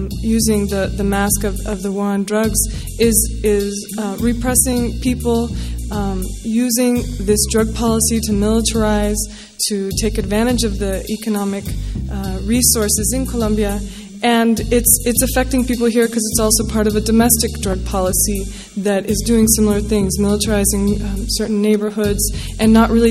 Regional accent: Fairfield, California, United States; I was born here in California, raised nearby in Fairfield.

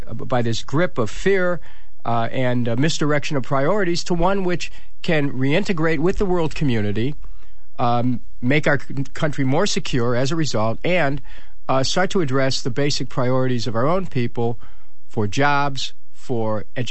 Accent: Ohio, United States; I know it's early in the morning, but, you know, I come from Ohio. It's 3 hours away.

